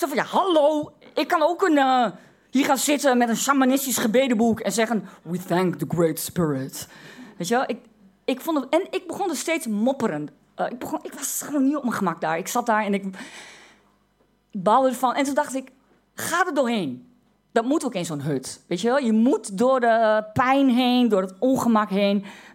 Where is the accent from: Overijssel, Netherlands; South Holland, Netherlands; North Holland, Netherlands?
Overijssel, Netherlands; Dat weet ik, omdat ik uit Twente kom.